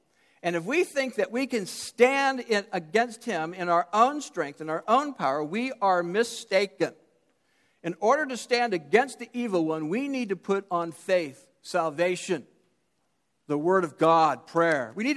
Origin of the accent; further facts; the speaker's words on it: United States; Because I'm an American, and we're skeptical of everybody.